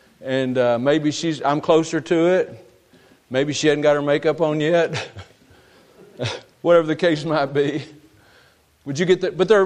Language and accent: English; Texas, United States; I was raised in East Texas, east of Dallas, and we lived in this little small frame house, didn't have air conditioning, didn't have carpet, didn't have a furnace in the house.